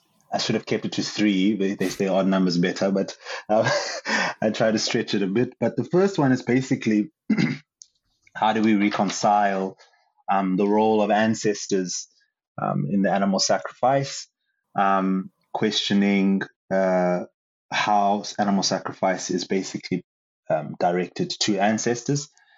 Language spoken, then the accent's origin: English; South Africa; I'm Xhosa from South Africa.